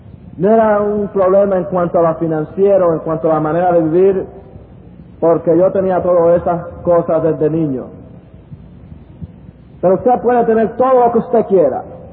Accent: Puerto Rico; Fui criado en Puerto Rico, en un hogar en que mis padres estaban envueltos en la brujería.

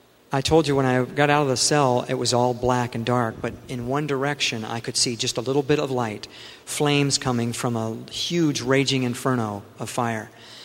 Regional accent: Florida, United States; I grew up in Florida, and when I was a teenager, I was 16, we were surfing off Cocoa Beach.

